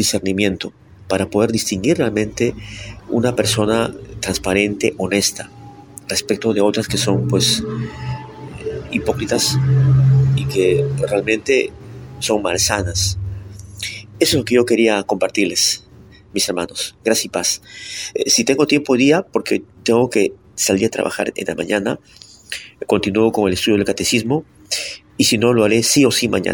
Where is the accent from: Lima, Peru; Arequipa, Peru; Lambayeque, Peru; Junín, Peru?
Lima, Peru; nací en el departamento de Lima, soy limeño, soy peruano, tengo 53 años